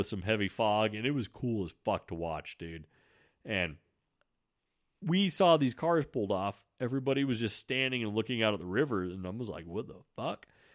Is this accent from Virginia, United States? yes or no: no; Kalispell, Montana, United States; So I grew up in Montana, northwest Montana, and I was there in the, I moved up there in the 80s when I was a little kid, and I left there in the late 90s.